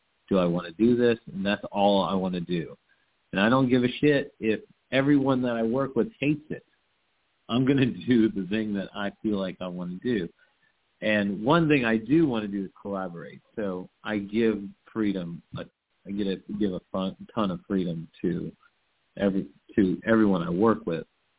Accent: New Orleans, Louisiana, United States; Honestly, like I grew up in and around New Orleans, and because of that, it's kind of like not a huge deal.

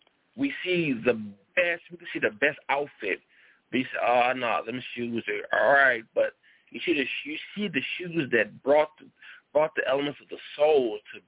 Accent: Richmond, California, United States; but I'm from Richmond, California.

